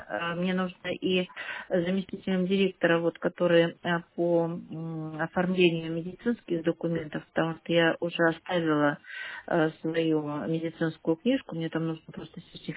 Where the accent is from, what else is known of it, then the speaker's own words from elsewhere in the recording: Krasnodar Krai, Russia; now in Shushary, Russia; мы переехали в Шушары, я из Краснодарского края.